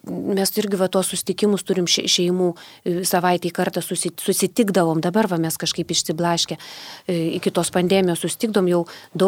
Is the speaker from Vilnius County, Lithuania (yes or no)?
no; Kretinga, Klaipėda County, Lithuania; also born or lived in Šiauliai; now in Palanga, Lithuania; Aš tai irgi laikau save žemaitę, nors aš gimusi ne Kretingoj, Šiauliuose gimusi, bet tėveliai atvežė mane į Kretingą mažą. Aš čia užaugusi, mano čia šaknis